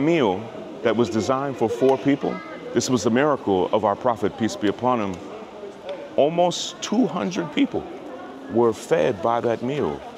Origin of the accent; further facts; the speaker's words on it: New York, United States; From the United States, from New York?